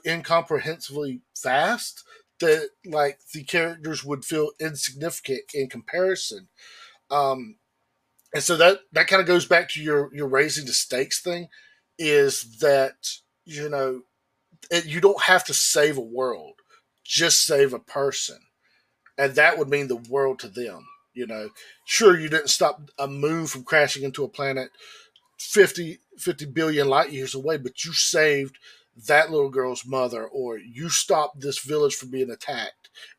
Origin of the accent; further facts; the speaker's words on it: the South, United States; I'm from the South, so we went hunting